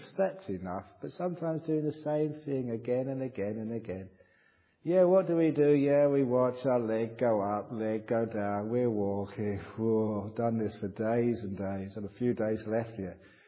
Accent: England, United Kingdom; maybe it's because I'm English, because English, we're very, very respectful of eccentricity.

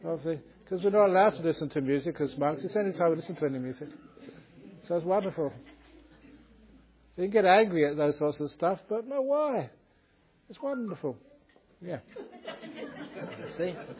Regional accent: London, United Kingdom; And growing up in London, I used to go to great rock concerts.

